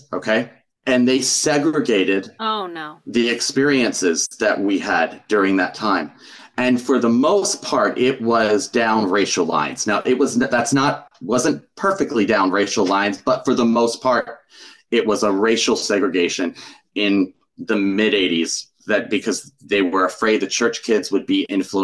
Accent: Maryland, United States; I was raised in Maryland, where most people are either Catholic or Methodist.

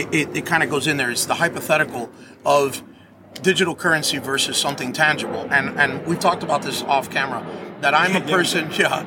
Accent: Miami, Florida, United States; I'm still thinking though, because I'm from Miami.

